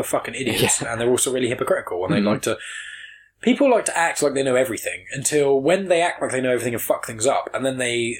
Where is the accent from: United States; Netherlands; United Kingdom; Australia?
United Kingdom; I'm British. I don't need to know about the amendments